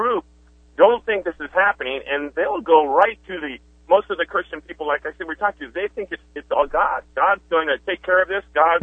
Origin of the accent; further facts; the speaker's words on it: San Francisco, California, United States; now in North Carolina, United States; I'm a transplant from San Francisco to North Carolina, and my wife and I homeschool our son.